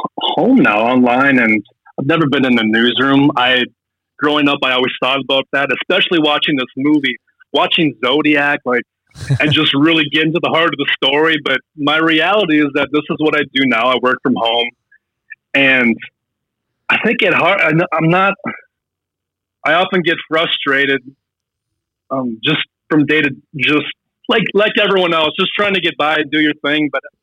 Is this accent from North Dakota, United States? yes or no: yes; Fargo, North Dakota, United States; I'm from Fargo, so people automatically think of the movie Fargo.